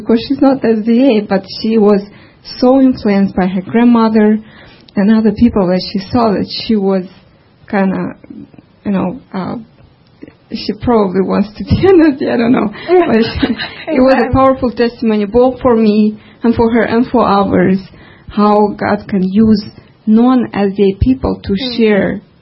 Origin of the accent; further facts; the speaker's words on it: Moldova; Well, it happened to me, actually, that I come from Eastern Europe, Moldova